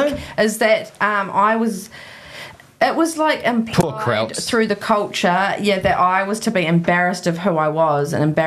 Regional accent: New Zealand; I am proud to be German, and I am proud of my German heritage. And yeah, I'm a Kiwi as well, but I actually like my European culture.

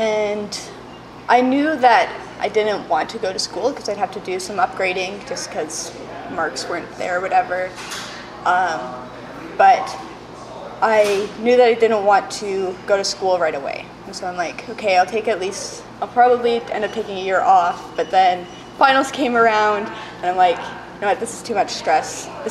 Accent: Alberta, Canada; also born or lived in Ontario / British Columbia; I was born in Southern Ontario and lived in Ontario until I was 5. And then my family moved out to Southern Alberta. Then we moved to BC, and then we're back to Alberta.

